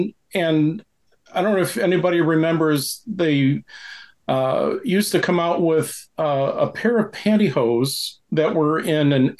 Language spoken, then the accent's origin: English; Michigan, United States; I know we had Creature Features out here in California, but we had one that was called The Ghoul that I grew up with back in Michigan.